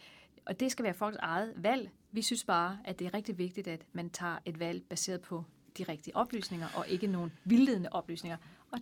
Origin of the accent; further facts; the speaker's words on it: Odense, Region of Southern Denmark, Denmark; born there; Jeg blev født i 1967 i Odense af to ufaglærte forældre, og jeg er nummer tre i en søskendeflok på fire. Så jeg har sådan en klassisk arbejderbaggrund